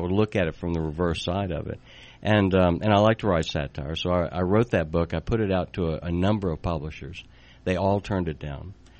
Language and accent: English; Louisiana, United States; I'm from Louisiana originally. There's no coast that you could ever surf on down there.